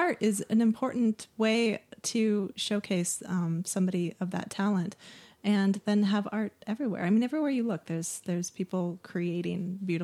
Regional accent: Wyoming, United States; I'm from Wyoming. I like the West. I like the mountains. My family has a homestead in the Bighorns. It's where my family, you know, is from.

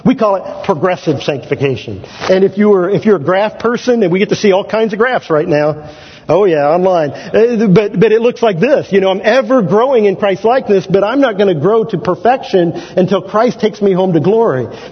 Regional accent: Kansas, United States; I'm from the … household in Kansas. I talk slower, and I may be a little more boring.

